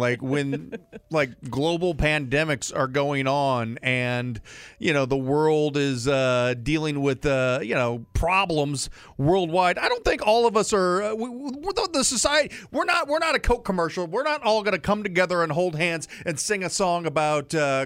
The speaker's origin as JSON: {"language": "English", "region": "Midwest", "country": "United States", "tie": "born or raised there", "said": "when I was growing up in the Midwest, it was either tornadoes or the floods."}